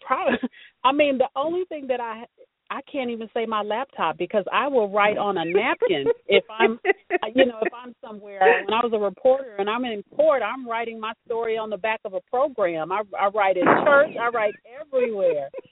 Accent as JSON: {"language": "English", "region": "Arkansas", "country": "United States", "said": "Now, I'm originally from Arkansas, and I got a country trouble-filled family, and I was an anchor."}